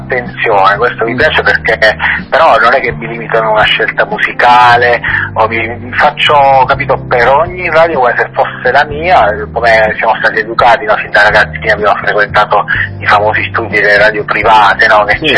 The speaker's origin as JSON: {"language": "Italian", "region": "Abruzzo", "country": "Italy", "said": "sono abruzzese, quindi sicuramente gli arrosticini"}